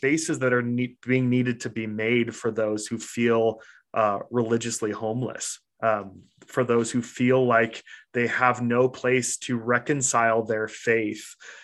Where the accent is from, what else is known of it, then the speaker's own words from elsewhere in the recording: Nampa, Idaho, United States; also born or lived in Boise, Idaho; in my hometown of Boise, Idaho. I was born in Boise, raised in a little town called Nampa, just about 20 minutes away.